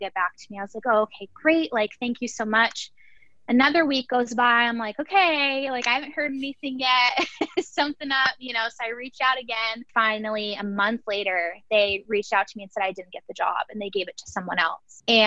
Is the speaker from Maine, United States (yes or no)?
yes; Maine, United States; moved away as an adult; now in North Carolina, United States; We are originally from Maine. So 14-hour move down to North Carolina.